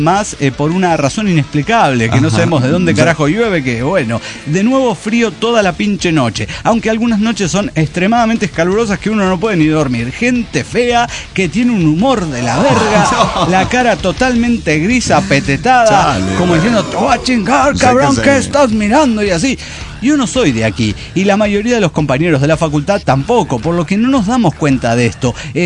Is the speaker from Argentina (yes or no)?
yes; Buenos Aires, Argentina; Hola, ¿cómo están? … de Buenos Aires, Argentina.